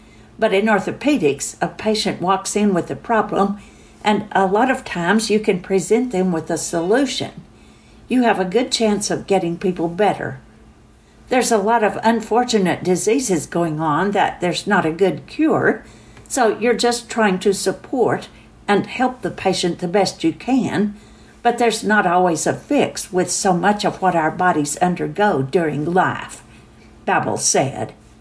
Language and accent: English; India; now in Odessa, United States; I was born and raised in India. I graduated from one of the best medical schools in India.